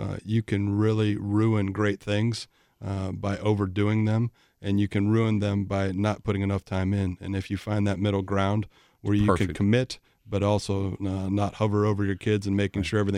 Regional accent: Akron, Ohio, United States; now in Wisconsin, United States; Well, I grew up in near Akron.

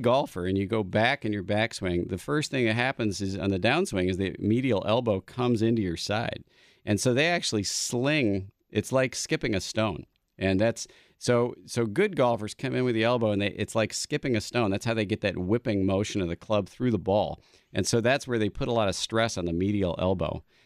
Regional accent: Ireland; I'm Irish, I'm sunburning under the lights here in the studio.

